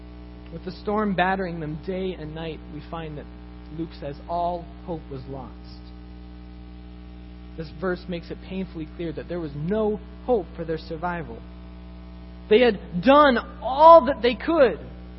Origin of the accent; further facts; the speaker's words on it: Canada; Now, as many of you may know, I am Canadian.